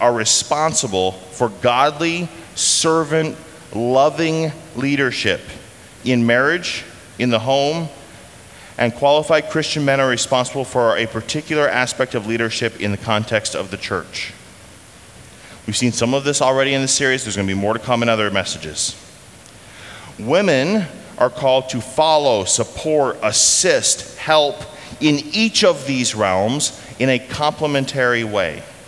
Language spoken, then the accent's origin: English; United States; I'm an American.